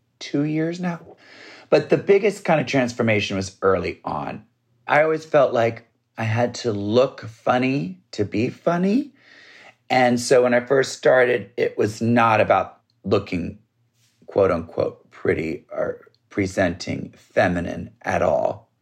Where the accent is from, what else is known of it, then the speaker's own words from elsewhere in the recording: Maryland, United States; And when I'm from Maryland, and I was auditioning for graduate schools to get a master's degree in acting.